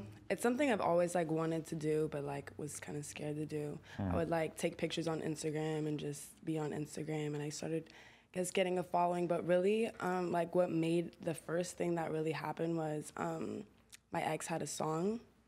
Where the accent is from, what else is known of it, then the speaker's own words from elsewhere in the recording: Lexington, Kentucky, United States; also born or lived in Geneva, Switzerland; I'm from Lexington, Kentucky. Oh, wow. Okay. Wildcats. Didn't know that. Yeah. Lexington, Kentucky. I lived there for most of my life. And then I lived in Switzerland, Geneva.